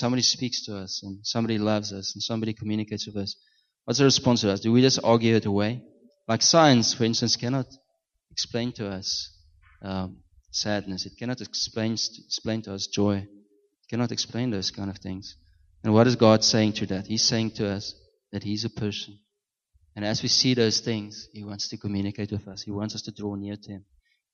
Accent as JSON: {"language": "English", "country": "Namibia", "tie": "born or raised there", "said": "I grew up in Namibia, and I grew up on a farm."}